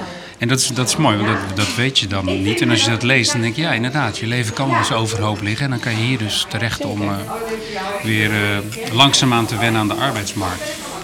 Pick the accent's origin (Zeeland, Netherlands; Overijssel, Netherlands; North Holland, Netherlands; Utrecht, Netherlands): Utrecht, Netherlands; Woerden; Ja, ik kom uit Woerden, dus ja.